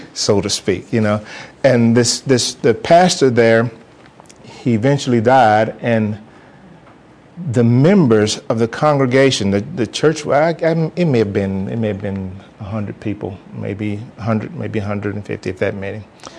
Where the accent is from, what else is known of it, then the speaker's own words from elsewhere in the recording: Alcoa, Tennessee, United States; I was born and raised in Alcoa, Tennessee, a little town outside of Knoxville.